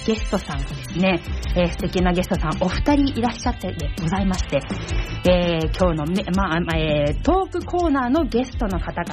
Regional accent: Kawasaki, Kanagawa, Japan; 川崎生まれ川崎育ち、自称夢見ヶ崎動物公園専属アイドル … のリーダー、おしゃべり担当の

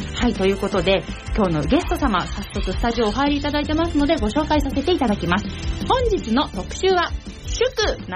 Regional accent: Kawasaki, Kanagawa, Japan; 川崎生まれ川崎育ち、自称夢見ヶ崎動物公園専属

